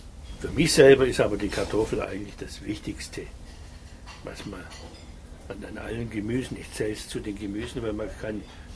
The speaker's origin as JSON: {"language": "German", "town": "Schwäbisch Gmünd", "region": "Baden-Württemberg", "country": "Germany", "said": "ich komme ja aus Schwäbisch Gmünd und das ist halt innerhalb des protestantischen Württemberg eine katholische Enklave"}